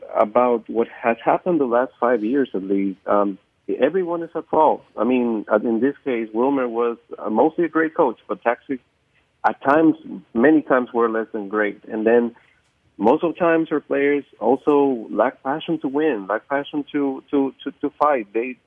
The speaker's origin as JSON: {"language": "English", "country": "El Salvador", "said": "I'm a diehard FAS supporter in El Salvador, my home country."}